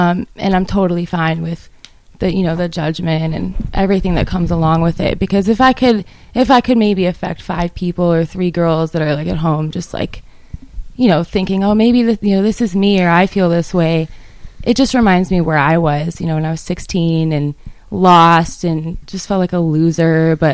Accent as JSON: {"language": "English", "town": "Reno", "region": "Nevada", "country": "United States", "lives_now": "Nashville, United States", "said": "He's at home. I'm from Reno, Nevada. He's still at home."}